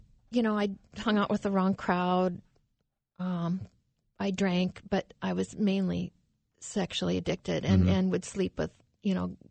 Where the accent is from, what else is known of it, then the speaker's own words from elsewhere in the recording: Montana, United States; Well, I was raised in the Rocky Mountains of Montana. It was absolutely beautiful.